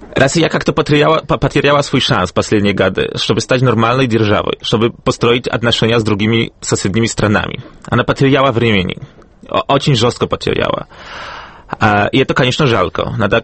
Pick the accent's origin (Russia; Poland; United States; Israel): Poland; Krakow, Lesser Poland; Russian is a second language; В Кракове довольно успешно, я сам из Кракова